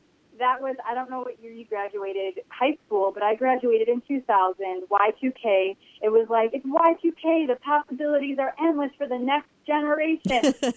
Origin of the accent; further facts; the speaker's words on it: Chicago, Illinois, United States; now in New York City, United States; I live in New York City, and I am a Midwesterner at heart. I grew up in Chicago.